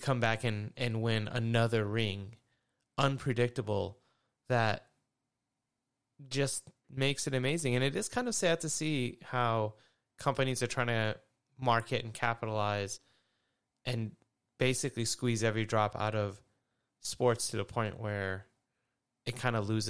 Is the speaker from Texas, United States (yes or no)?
no; Michigan, United States; I grew up in Michigan, and one of my favorite, most memorable sports commercials of all time was an ESPN commercial